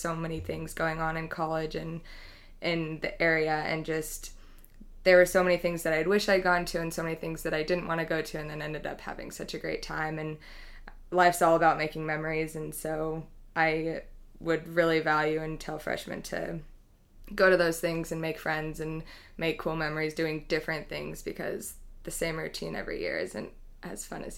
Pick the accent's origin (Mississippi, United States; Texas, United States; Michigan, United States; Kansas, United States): Kansas, United States; I'm from Kansas, and I was an economics major.